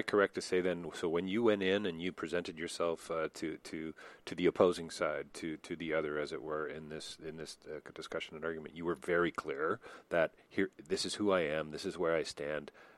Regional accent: Toronto, Ontario, Canada; being a Canadian coming from Toronto, having spent a lot of time overseas, a lot of time working in different cultures

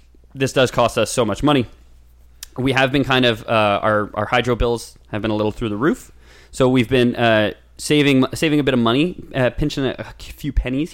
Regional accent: Canada; Well, no, we're Canadian, so we can't legally use 1 cent.

